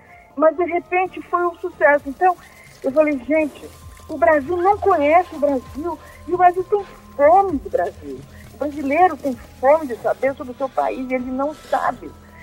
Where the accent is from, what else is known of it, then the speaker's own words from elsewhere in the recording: Portugal; born there; Eu fiz o primário em Portugal, né? Porque eu nasci em Portugal.